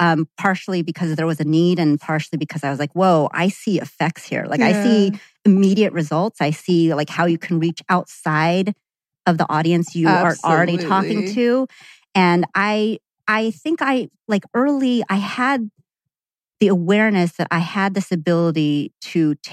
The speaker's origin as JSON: {"language": "English", "town": "Monterey", "region": "California", "country": "United States", "tie": "born or raised there", "said": "generation Korean born. So yeah, that's right. Because my parents immigrated here. So I was born and raised in Monterey, which is... beautiful."}